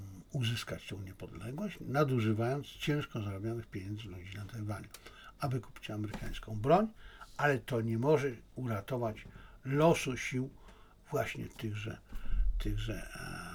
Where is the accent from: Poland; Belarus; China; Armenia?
China; A skoro ja nie akceptuję, a jestem Chińczykiem, no to pozostali Chińczycy, jak Państwo myślicie, akceptują.